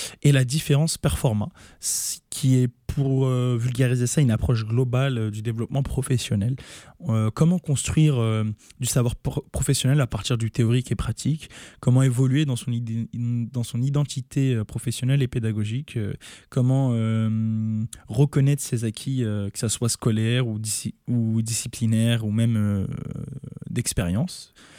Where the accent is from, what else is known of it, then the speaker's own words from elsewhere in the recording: France; now in Sherbrooke, Canada; ma situation en tant que Français. Il faut savoir que dans notre cadre d'études en France, on n'a pas beaucoup d'investissements dans la recherche et la biotechnologie.